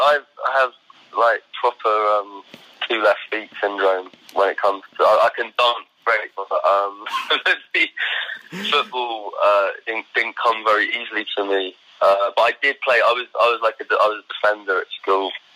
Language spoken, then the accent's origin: English; Forest Hill, London, United Kingdom; also born or lived in Sydenham; And I grew up in Forest Hill.